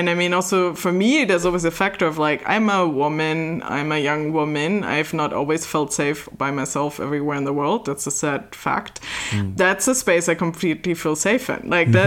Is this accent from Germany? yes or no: yes; Germany; And then I'm from Germany. So Euro Disney, as it's still called, then opens in 92.